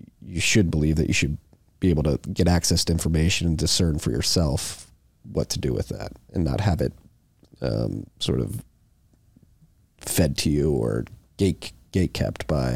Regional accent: Philadelphia, Pennsylvania, United States; I grew up in Philadelphia

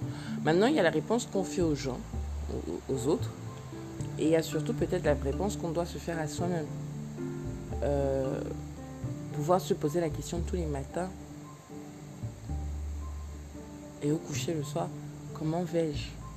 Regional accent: Cameroon; c'est surtout peut-être plus ici chez moi, au Cameroun, en tout cas dans mon contexte

